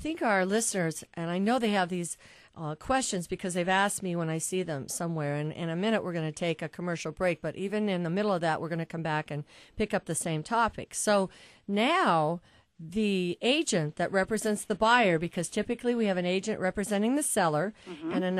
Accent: Kansas, United States; now in Seattle, United States; I grew up like Dorothy in Kansas, and Daddy was with Boring, and I got moved out to Seattle, and this has been home ever since.

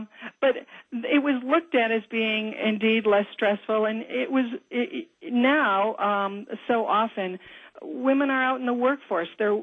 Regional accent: California, United States; also born or lived in South Dakota; I'm from South Dakota, but I was raised in and did my education in California.

